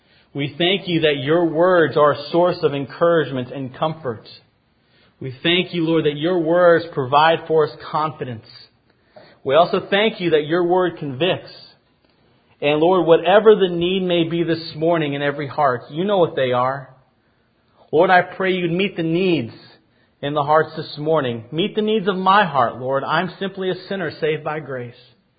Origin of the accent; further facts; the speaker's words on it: the South, United States; accent: Southern; You may notice that I'm from the South and I have a Southern accent, and I apologize in advance for that.